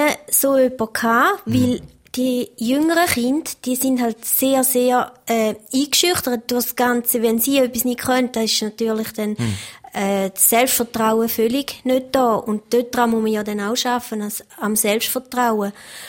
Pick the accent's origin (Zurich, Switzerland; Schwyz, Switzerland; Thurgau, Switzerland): Thurgau, Switzerland; Pfyn; born there; Also ich komme ja, wie man hört, aus der Ostschweiz. Ich bin in Pfien im Thurgau geboren und bin jetzt ganz in der Nähe vom Pfienwald.